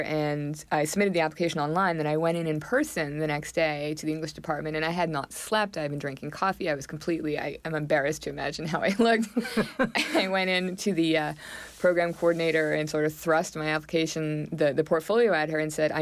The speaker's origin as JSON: {"language": "English", "region": "Quebec", "country": "Canada", "tie": "born or raised there", "also_born_or_lived": "Nova Scotia", "moved": "as an adult", "said": "my formative years in Canada went right up till I was 30, actually. I was born in Nova Scotia, ended up in Quebec 5 days later."}